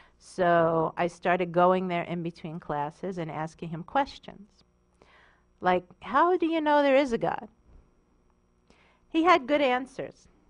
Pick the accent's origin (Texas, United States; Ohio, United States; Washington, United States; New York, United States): New York, United States; Long Island; I grew up on Long Island in the 1970s